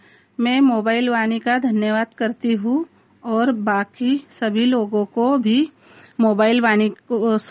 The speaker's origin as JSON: {"language": "Hindi", "town": "Khandwa", "region": "Madhya Pradesh", "country": "India", "said": "और मैं खंडवा जिले से हूँ।"}